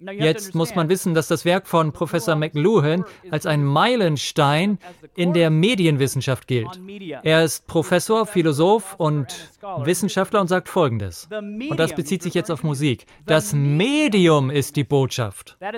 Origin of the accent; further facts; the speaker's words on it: United States; Und als Amerikaner empfinden wir das sehr patriotisch.